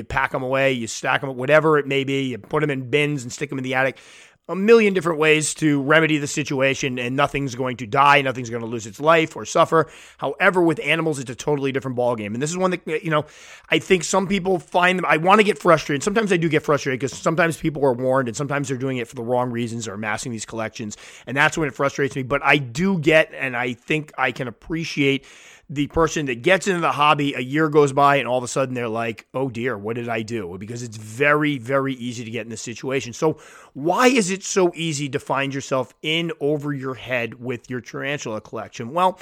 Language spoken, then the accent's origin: English; Connecticut, United States; was a high school biology teacher in Clinton, Connecticut, which is my home state.